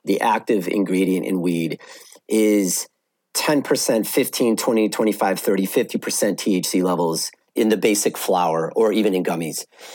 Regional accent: Evanston, Illinois, United States; Okay, so quick story. I grew up in Evanston. I was 11. I was at seventh grade, and me and my buddies took the red line to Wrigley Field to pay $9 for bleacher seats.

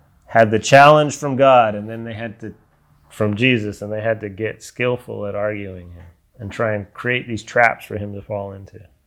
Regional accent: California, United States; I grew up in Butte County and this is the way that we live in Butte County religious.

